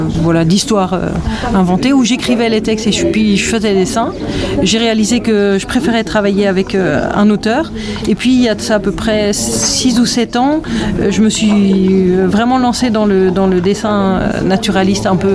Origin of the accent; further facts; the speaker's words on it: Die, Auvergne-Rhône-Alpes, France; Alors, je viens de la Drôme, dans une petite ville qui s'appelle Die. qui est un peu dans le même genre d'environnement très sauvage comme ici, mais plutôt façon Vercors et vignes et clairettes.